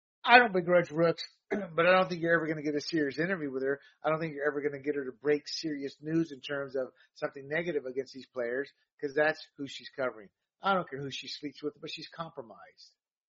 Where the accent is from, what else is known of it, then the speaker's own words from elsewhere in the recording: the South, United States; to my brethren Latinos, to my fellow blacks who I grew up in the South, lots of extended black family in the sense of friends